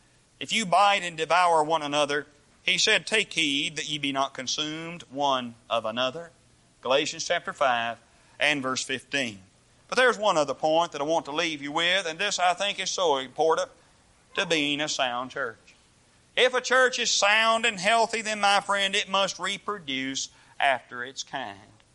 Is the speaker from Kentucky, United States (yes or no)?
yes; Barwalla, Kentucky, United States; when I was much younger and I was a boy growing up in, a boy growing up in Barwalla, Kentucky